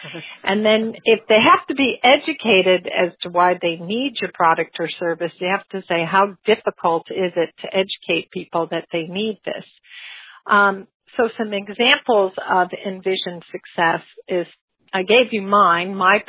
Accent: Chicago, Illinois, United States; and I'm from Chicago

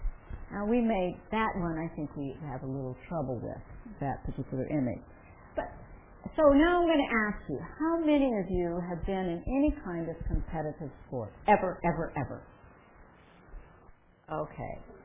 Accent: Colorado, United States; I can remember, in high altitude growing up in Colorado where I lived at above a mile

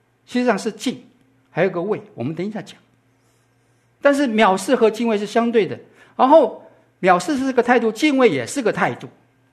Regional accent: China; 我们中国人最喜欢被称赞聪明

